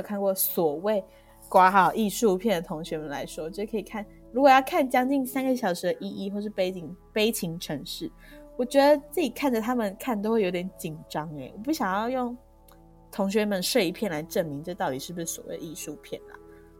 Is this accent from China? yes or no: no; Taiwan; 我对自己的身份认同就是我是从台湾来放电影的小妹哟。